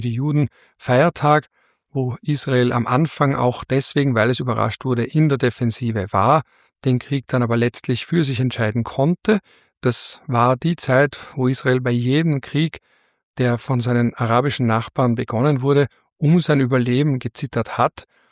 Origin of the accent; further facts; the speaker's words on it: Vienna, Austria; Und umso schöner als Wiener ist es, dass diese beiden wichtigen Verträge aufgrund ihres Geburtsorts Wien im Namen haben.